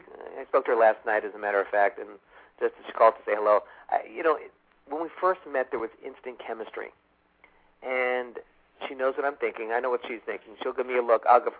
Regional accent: Miami, Florida, United States; You know, in Miami, I'm very well known since I was born and raised here in Miami.

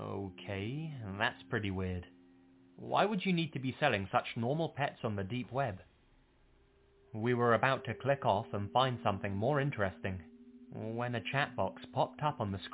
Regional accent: Netherlands; English is a second language; I'm from the Netherlands, and last year, my friends and I were having a party.

